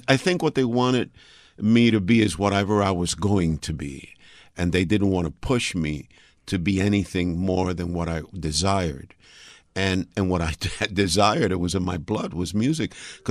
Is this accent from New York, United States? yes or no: yes; Bronx, New York, United States; When I was a kid in elementary school, I was in the Bronx, but this was way pre-war, pre-rap.